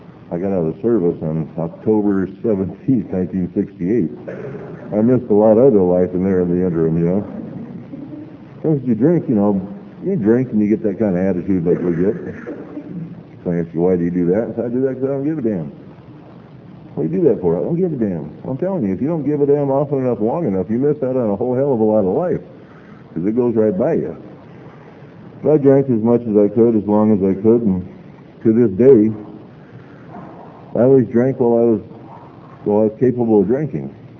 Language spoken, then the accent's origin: English; San Gabriel, California, United States; We grew up in San Gabriel, Vince and I, and when I was sitting down on the curb when I was a little kid